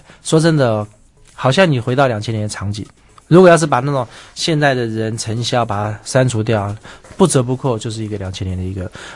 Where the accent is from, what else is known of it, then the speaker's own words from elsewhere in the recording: Taiwan; 我们台湾人现在对红酒特别兴趣